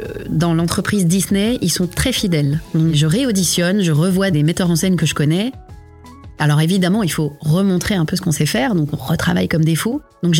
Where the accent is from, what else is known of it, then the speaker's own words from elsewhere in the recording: Réunion, France; also born or lived in Brittany / Toulouse / Paris / United States; je suis née en Bretagne, d'où mon prénom. Et j'ai grandi à La Réunion, j'ai fait ma primaire, mon collège là-bas. Et ensuite, j'ai vécu à Toulouse pour terminer à Paris.